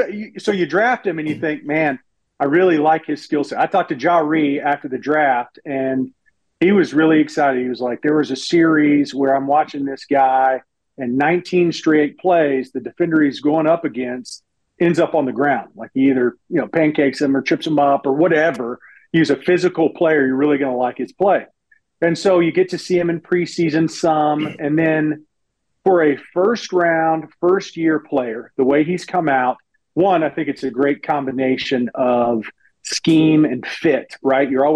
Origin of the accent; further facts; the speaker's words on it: Georgia, United States; very few people that are born and raised in Georgia are Falcons fans. They're not loyalist to begin with. So I grew up playing football in the backyard more than watching football